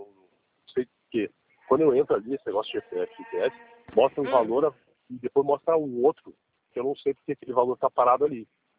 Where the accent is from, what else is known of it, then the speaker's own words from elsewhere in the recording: Porto Alegre, Rio Grande do Sul, Brazil; Sou de Porto Alegre, Rio Grande do Sul.